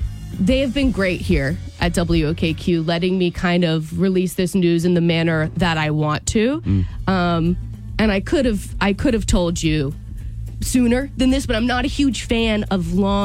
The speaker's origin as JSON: {"language": "English", "town": "Boston", "region": "Massachusetts", "country": "United States", "said": "you know I am from Massachusetts. I am from the Boston area."}